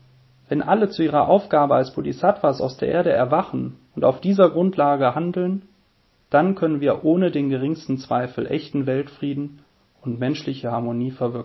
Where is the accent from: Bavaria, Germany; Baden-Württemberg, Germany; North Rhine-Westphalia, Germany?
North Rhine-Westphalia, Germany; Düsseldorf; ich komme aus Düsseldorf.